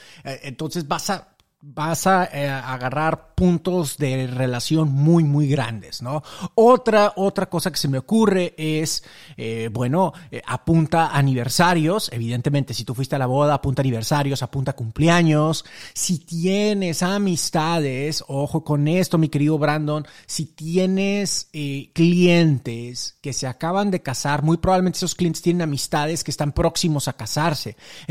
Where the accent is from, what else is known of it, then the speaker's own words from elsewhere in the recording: Venezuela; now in Mexico City, Mexico; Soy venezolano y desde hace 14 años vivo en la Ciudad de México. Y si bien no hay un día que pase que no extraña mi tierra